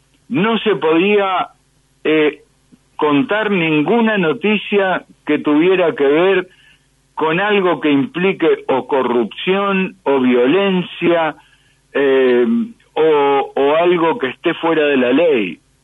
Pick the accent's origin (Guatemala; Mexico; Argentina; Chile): Argentina; me preguntó a mí, como argentino, cómo se había podido